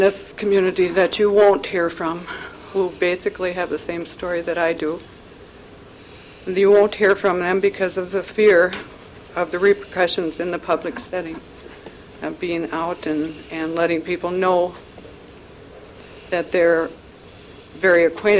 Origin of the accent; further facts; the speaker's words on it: Rochert, Minnesota, United States; I'm from Rochert, Minnesota.